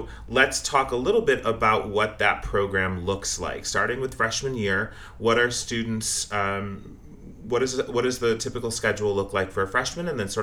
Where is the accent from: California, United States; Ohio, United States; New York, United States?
New York, United States; Rochester; That's where I'm from. I'm actually from Rochester. My whole family's from North Tonawanda.